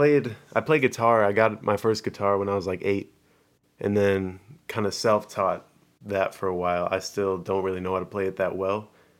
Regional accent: Mound, Minnesota, United States; Well, I grew up in a variation of places in Minnesota, and then graduated from a town called Mound.

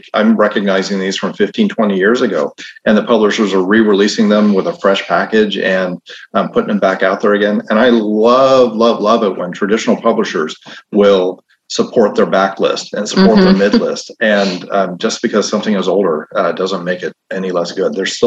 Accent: Illinois, United States; I'm from Illinois, so I can talk about it.

